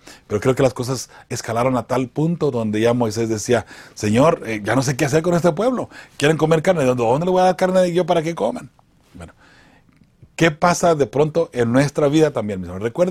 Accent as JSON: {"language": "Spanish", "country": "Mexico", "tie": "born or raised there", "moved": "yes", "said": "cuando recién íbamos a ir creciendo, allá en México, en un pueblito bien pequeñito, lo que comíamos más era frijol y maíz."}